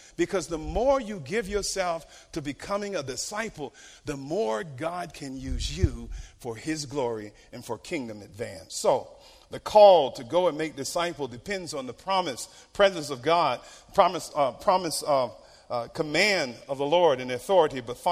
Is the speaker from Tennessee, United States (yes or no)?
no; Norfolk, Virginia, United States; Little Creek Amphibian Base, Norfolk Naval Base in Norfolk, Virginia. Any military here today? Yeah. So I grew up around Navy and Marines.